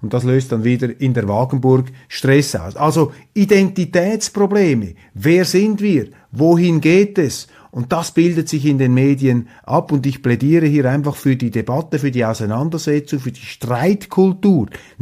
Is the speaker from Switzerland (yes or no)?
yes; Switzerland; für mich jetzt als Schweizer, sehr interessant zu beobachten.